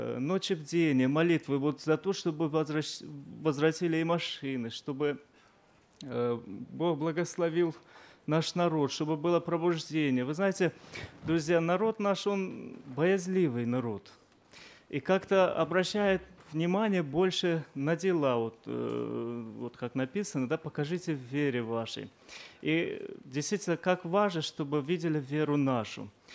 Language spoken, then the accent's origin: Russian; Sumqayit, Azerbaijan; я из Азербайджана, город Сумгаит